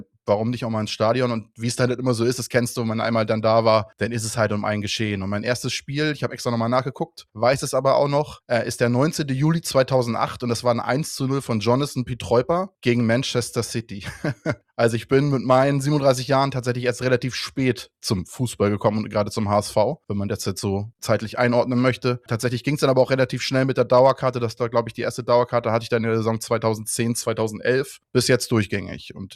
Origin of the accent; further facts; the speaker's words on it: Schleswig-Holstein, Germany; ich komme aus Ostholstein, von der schönen Ostsee.